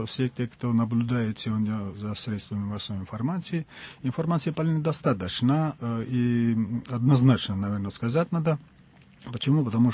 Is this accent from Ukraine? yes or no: no; Georgia; moved away as an adult; now in Saint Petersburg, Russia; лично я в Питере уже 37 лет, после окончания армии. Естественно, как все грузины того времени приезжали и учились, я тоже самое. Остался здесь.